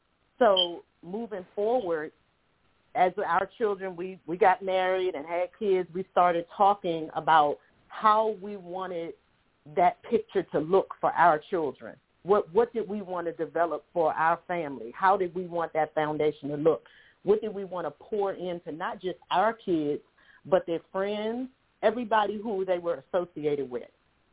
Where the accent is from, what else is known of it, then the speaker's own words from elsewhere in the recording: Washington, District of Columbia, United States; growing up, I grew up on Lexington Place in Northeast D.C. in between 6 and 7 D and E.